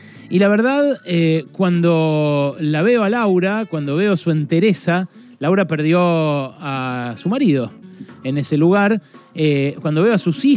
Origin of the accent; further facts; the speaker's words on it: Argentina; como argentino, como ciudadano que ha seguido esto desde el primer año